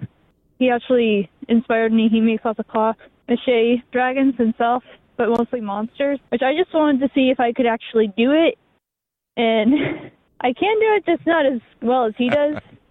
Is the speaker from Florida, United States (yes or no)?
no; Roseau, Minnesota, United States; also born or lived in Hill City; I was born in Hill City, but then I moved up to Roseau when I was in about first grade.